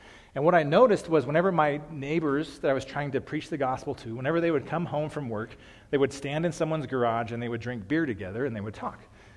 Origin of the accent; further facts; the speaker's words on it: Peyton, Colorado, United States; For me, I grew up in Peyton, just a few miles east of here, and I love the fact that we get to do ministry and be a part of a church that is in my hometown.